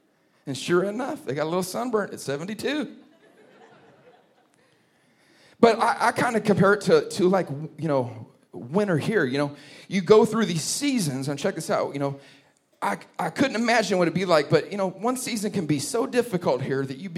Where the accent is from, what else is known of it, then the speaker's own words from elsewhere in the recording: Santa Cruz, California, United States; now in St. Louis, United States; See, I'm from California. I grew up in an evergreen part of the country. I'm serious. Santa Cruz, California.